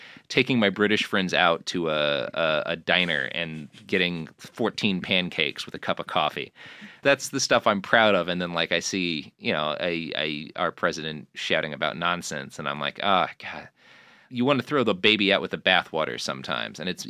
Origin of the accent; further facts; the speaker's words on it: Texas, United States; Like, I grew up in Texas